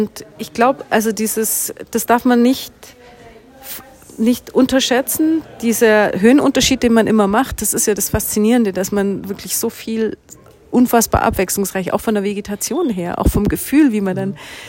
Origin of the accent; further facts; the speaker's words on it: Germany; Aber also für mich als Deutsche ist das natürlich jetzt nicht nur